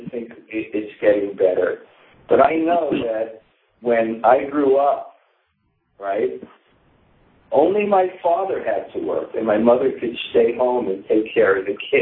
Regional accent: United States; Like, I grew up in America. You know, I knew everyone on the block. You know, everyone on the block was like family.

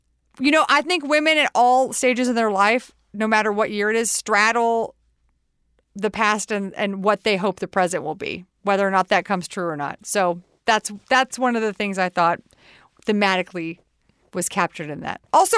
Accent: Texas, United States; We're both from Texas.

